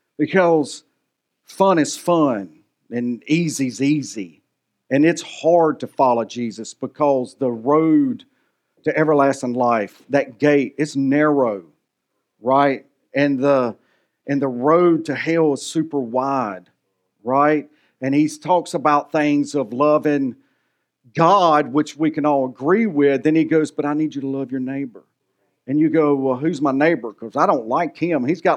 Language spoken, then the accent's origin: English; the South, United States; I'm from the South, you know, and I ain't a Bible scholar.